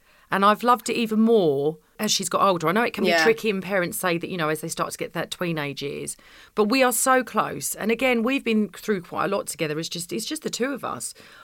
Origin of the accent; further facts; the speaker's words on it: East of England, United Kingdom; I'm from Essex